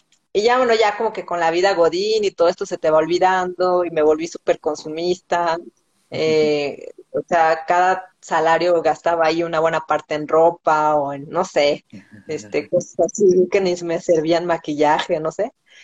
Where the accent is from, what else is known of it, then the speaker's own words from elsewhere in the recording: Uruapan, Michoacán, Mexico; Yo soy de Uruapan, Michoacán, y allá íbamos a pasear que a las cascadas, que al bosque, al volcán.